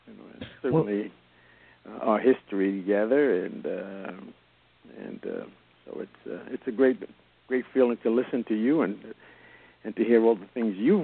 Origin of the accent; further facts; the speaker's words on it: Puerto Rico; Well, I call myself a Puerto Rican. Because that's a black Puerto Rican